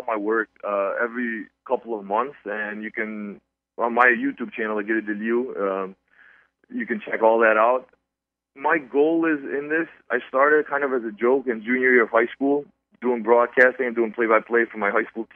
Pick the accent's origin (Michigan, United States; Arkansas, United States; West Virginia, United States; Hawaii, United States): Michigan, United States; Detroit; now in Los Angeles, United States; I think I'm a Detroit Lions fan because I grew up in Detroit, so I'm a Lions fan all the way.